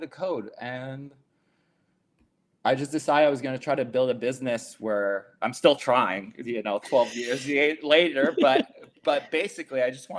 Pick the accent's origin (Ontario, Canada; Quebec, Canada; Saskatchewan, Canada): Quebec, Canada; Montreal; I applied because I'm from Montreal.